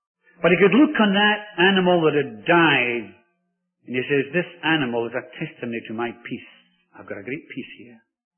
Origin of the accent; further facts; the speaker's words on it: Glasgow, Scotland, United Kingdom; I was brought up in Glasgow. In Scotland, of course, you wouldn't have known that, would you? But I was brought up in Scotland